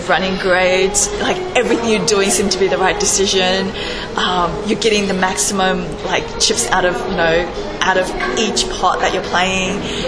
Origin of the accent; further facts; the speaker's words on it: Shanghai, China; So Shanghai is my hometown.